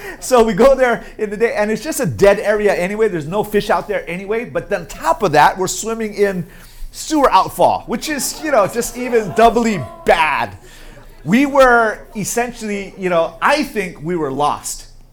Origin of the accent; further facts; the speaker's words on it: Hawaii, United States; also born or lived in Guam; I think because I grew up always going to the aquarium and growing up in Hawaii and Guam, you're always, you know, fishing and finding stuff.